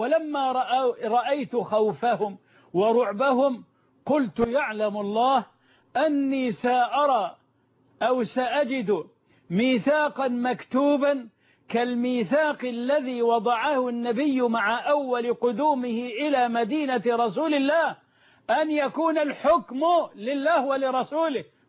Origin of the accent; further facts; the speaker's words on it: Egypt; في بلدنا مصر